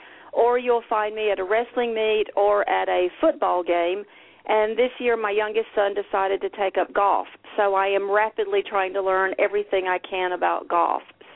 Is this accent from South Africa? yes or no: no; South Carolina, United States; I am from South Carolina. This is home. I've had the privilege of living in the upper part of South Carolina my whole life